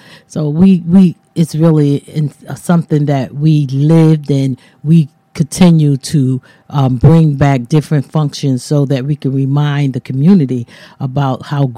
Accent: New Haven, Connecticut, United States; Yes, I was born in New Haven.

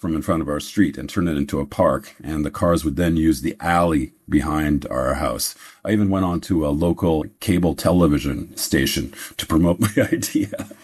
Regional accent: Vancouver, British Columbia, Canada; I grew up in Vancouver, which the climate there is a lot more like what you get in most of England.

